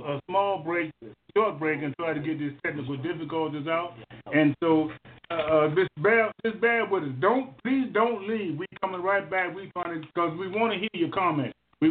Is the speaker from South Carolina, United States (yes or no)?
yes; South Carolina, United States; Well, you know, I was raised up in South Carolina.